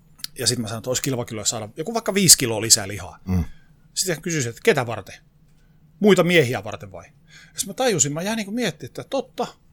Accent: Oulu, North Ostrobothnia, Finland; mä olen siis Oulusta kotoisin

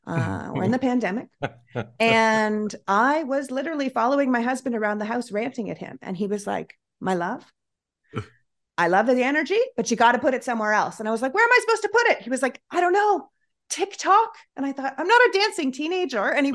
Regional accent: Toronto, Ontario, Canada; moved away as an adult; now in United States; I moved originally from Toronto to New York, and I was there during 9/11.

